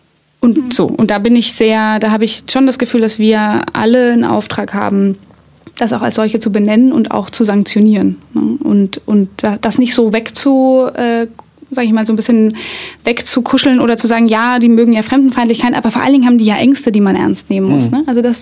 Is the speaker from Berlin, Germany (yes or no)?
no; Dresden, Saxony, Germany; born there; Ich bin ja in Dresden geboren.